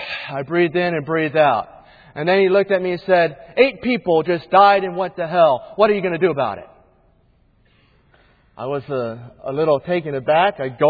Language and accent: English; United States; And as an American, I said to myself, how in the world can he say that?